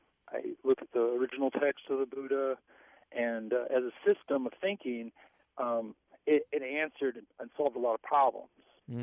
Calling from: Rock Island, Illinois, United States; I'm calling from Rock Island.

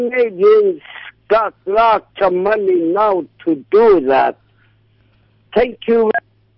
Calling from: Bethel, Alaska, United States; Morning. I'm calling from Bethel.

